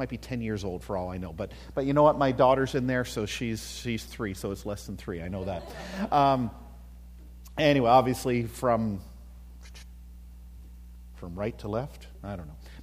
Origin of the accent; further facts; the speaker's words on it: Omaha, Nebraska, United States; I guess I'm from Omaha, and so a lot of things I see or find out about here are I'm seeing from a long ways away.